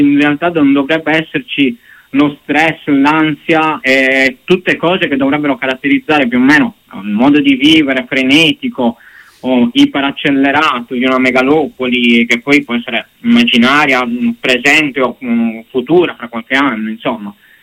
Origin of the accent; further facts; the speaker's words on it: Sardinia, Italy; Io non sono campano, non sono cilentano, vengo dalla Sardegna. Ho iniziato appunto in Sardegna a approcciarmi appunto alla letteratura, alla poesia.